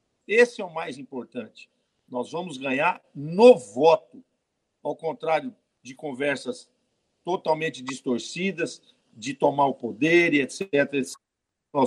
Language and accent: Portuguese; São José do Rio Preto, São Paulo, Brazil; born there; eu sou nascido em São José do Rio Preto